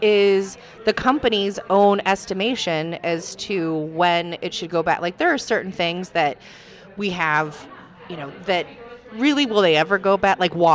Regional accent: Iowa, United States; I grew up in Iowa. There was a farm behind my house.

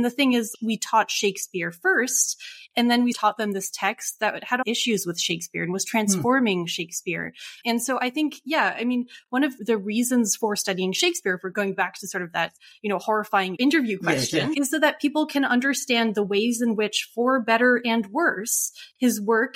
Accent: United States; now in United Kingdom; And I think as an American, I feel that worry less intensely because I know that I'm studying a foreign country for me.

